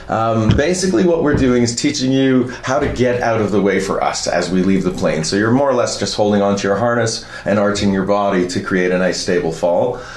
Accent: Wasaga Beach, Ontario, Canada; I am from Wasaga Beach. Both my children were born here in the beach, so we are beach people.

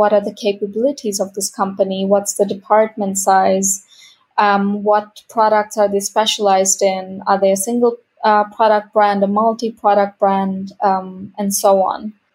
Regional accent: India; also born or lived in Italy / United States / Spain; now in Berlin, Germany; So I'm originally from India. I've lived, studied, and worked across Italy, the United States, Spain, and Berlin, Germany, where I'm currently based out of.

